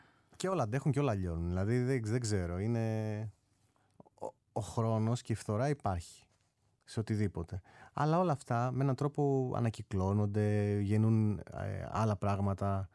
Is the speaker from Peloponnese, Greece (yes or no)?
yes; Monemvasia, Peloponnese, Greece; Πήρα σε κάποια φάση την κιθάρα μου και πήγα και έπαιξα και στον τόπο μου στη Μονεβασιά.